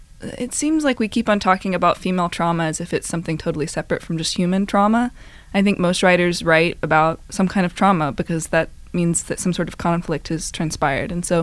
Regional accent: Mississippi, United States; I'm actually from Mississippi, yes.

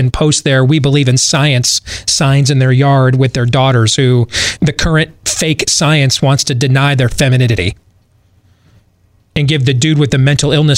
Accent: Michigan, United States; I grew up in Michigan.

